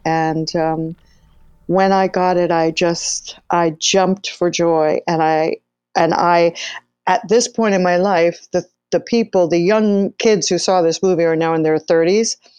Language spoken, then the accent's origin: English; Florida, United States; also born or lived in Connecticut; I grew up in, we came over and we were in Connecticut, and then we went to Miami, and then we went to North Miami. I mostly was raised in Florida, Southern Florida.